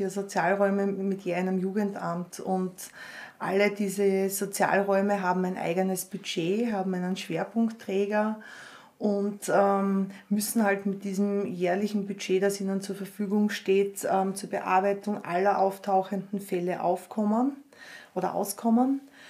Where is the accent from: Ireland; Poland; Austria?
Austria; Kapfenberg, Styria; in Kapfenberg, wo ich groß geworden bin